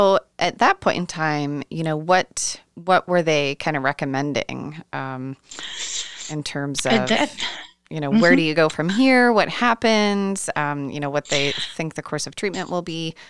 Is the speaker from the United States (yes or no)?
yes; Pittsburgh, Pennsylvania, United States; currently she has made her way to Pittsburgh, Pennsylvania, which is my hometown.